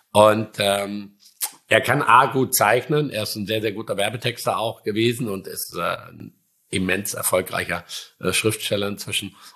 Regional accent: Baden-Württemberg, Germany; Also als Schwabe habe ich tatsächlich auch den Bootschein gemacht.

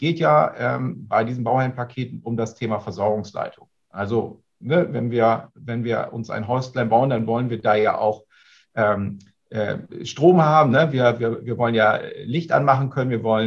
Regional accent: Northern Germany, Germany; Ich komme ja hier oben aus dem Norden

